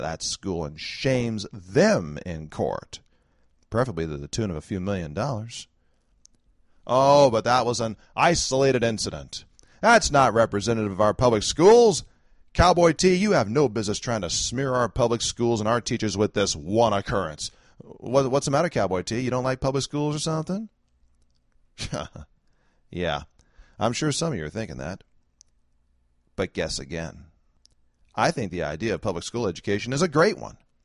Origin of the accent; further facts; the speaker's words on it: California, United States; As the Valley Girls from my home state of California might say, oh my God.